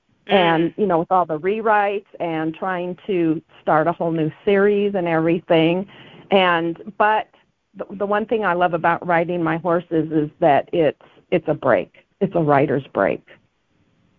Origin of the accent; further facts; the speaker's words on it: Spokane, Washington, United States; moved away; it was an adjustment because I was raised in Spokane, in the Spokane Valley. And so to come to the reservation, it was almost like camping every day.